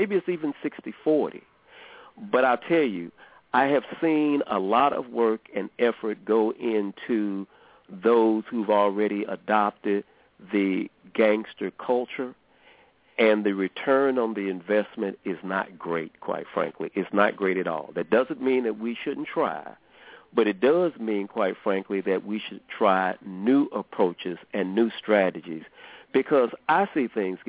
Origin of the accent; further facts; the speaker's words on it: East St. Louis, Illinois, United States; I'm from East St. Louis, Illinois, which is right across the river from Ferguson